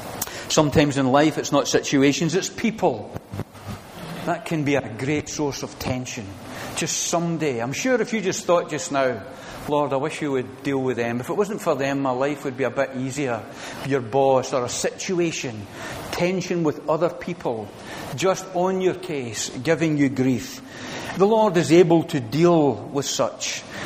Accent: Glasgow, Scotland, United Kingdom; We came from Glasgow.

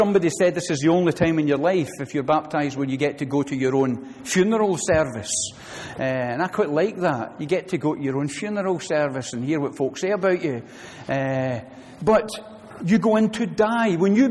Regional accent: Glasgow, Scotland, United Kingdom; now in East Finchley, United Kingdom; I'm from Glasgow. I was not remotely religious.

